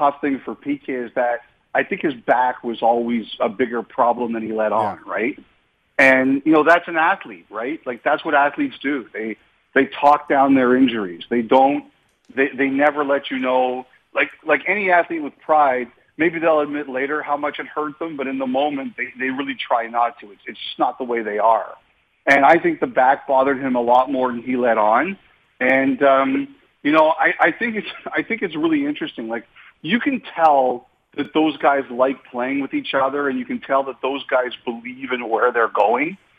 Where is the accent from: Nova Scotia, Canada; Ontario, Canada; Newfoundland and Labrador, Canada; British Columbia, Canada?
Ontario, Canada; Toronto; I go, I'm from Toronto, Canada.